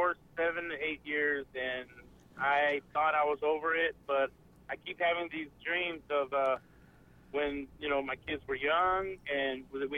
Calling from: Del Rio, Texas, United States

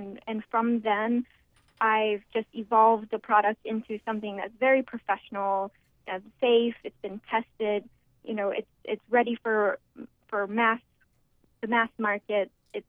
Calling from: Washington, District of Columbia, United States; From Washington, D.C.

